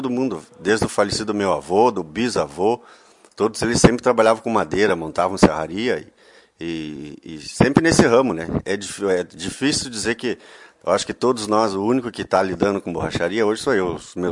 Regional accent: Montenegro, Rio Grande do Sul, Brazil; born there; now in Lagoa Vermelha, Brazil; Nasci em Montenegro. E daí, depois de um grande tempo, viemos residir na nossa querência Lagoa Vermelha de novo.

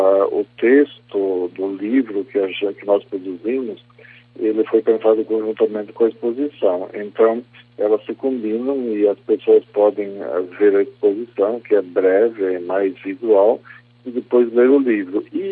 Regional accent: Vila Flores, Rio Grande do Sul, Brazil; born there; Eu sou nascido em Vila Flores, né? Nasci na linha Imoré, aí em Vila Flores

